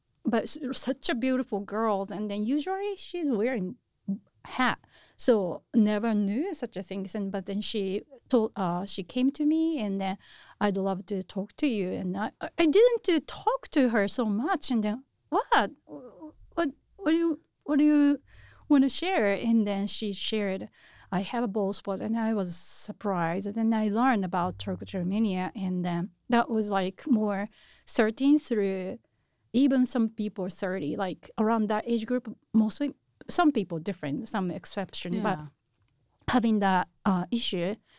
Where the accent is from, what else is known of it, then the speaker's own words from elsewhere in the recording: Japan; English is a second language; moved away as an adult; now in United States; So I'm a Japanese. I was born in Japan, and back in 2005, I moved to the United States, and then I came here for to go to a college